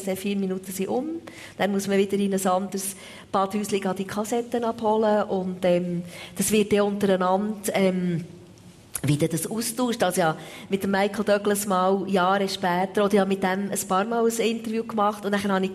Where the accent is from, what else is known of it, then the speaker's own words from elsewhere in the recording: Switzerland; mit Schocke und Sackmesser kommt man also immer noch gut durch die Welt als Schweizer